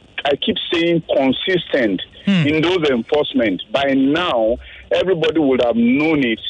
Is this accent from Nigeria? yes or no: yes; Ikorodu, Lagos, Nigeria; I'm from Ikorodu.